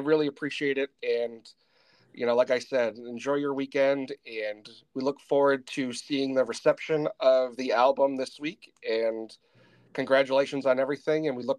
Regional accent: Massachusetts, United States; You know, I'm from Massachusetts, right? I live in Massachusetts.

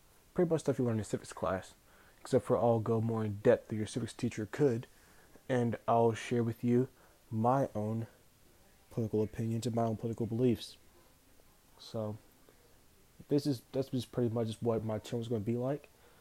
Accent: Little Rock, Arkansas, United States; whether it be my hometown, my home city, Little Rock, or any other city. Or state in America, most times it'll be my state of Arkansas

